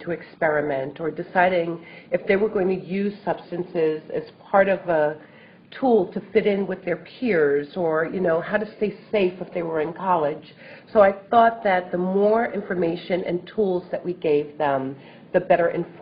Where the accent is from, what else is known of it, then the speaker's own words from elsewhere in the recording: Harlem, New York, United States; I was born and raised in Harlem, and I, from being a child and growing up in that community